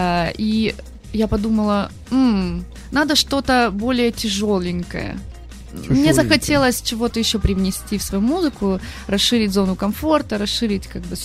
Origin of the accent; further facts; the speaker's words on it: Vladivostok, Primorsky Krai, Russia; moved away as an adult; now in Saint Petersburg, Russia; я 5 лет назад переехала в Петербург из города Владивостока, откуда я родом.